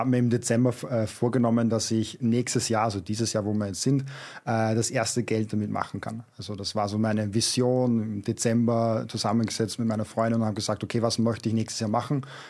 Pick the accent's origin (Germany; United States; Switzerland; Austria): Austria; Upper Austria; accent: Mühlviertel dialect; ich bin zwar deutsche Muttersprache, aber ich komme aus dem Müllviertel.